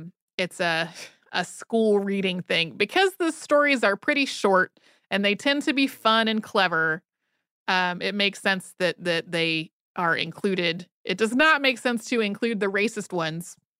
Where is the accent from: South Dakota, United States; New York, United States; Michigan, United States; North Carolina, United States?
North Carolina, United States; I wondered if we had read more O. Henry because I grew up in North Carolina and he was from North Carolina.